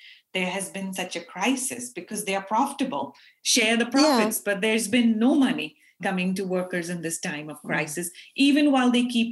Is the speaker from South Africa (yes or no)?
no; Pakistan; As South Asian women, I grew up in Pakistan.